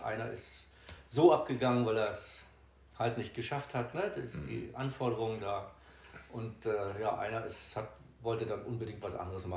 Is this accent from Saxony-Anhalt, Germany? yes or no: no; Neubrandenburg, Mecklenburg-Vorpommern, Germany; gebürtig, ein gebürtiger Neubrandenburger, ein Urmecklenburger, wenn man so will, mit vorgeschichtlicher Generation Hinterpommern und Sachsen, also Dresdner.